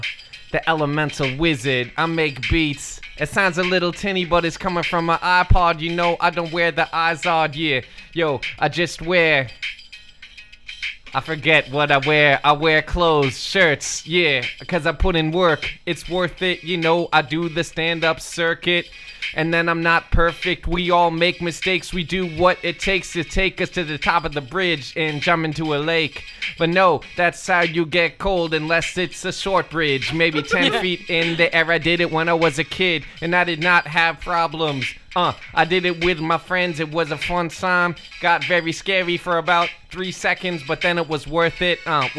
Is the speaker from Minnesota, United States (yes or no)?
no; New Hampshire, United States; I was a Boston Red Sox fan because I'm from New Hampshire, and that's how we do it, man.